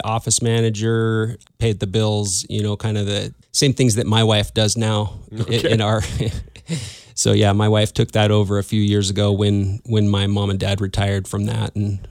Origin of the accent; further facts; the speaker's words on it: Whitefish, Montana, United States; Growing up in Whitefish, I had just a great experience. I loved the Whitefish schools.